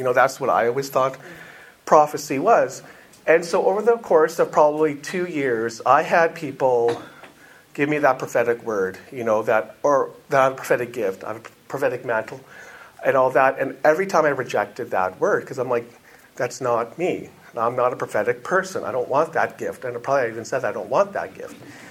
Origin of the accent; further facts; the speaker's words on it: Regina, Saskatchewan, Canada; I had no plans to leave the Catholic Church, because that's what I was raised in, right? And so I'm from Regina